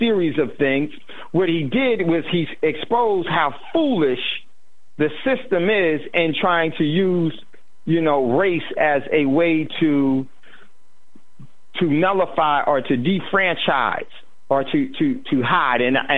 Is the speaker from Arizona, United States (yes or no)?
no; New Jersey, United States; It was important for me because I grew up in Jersey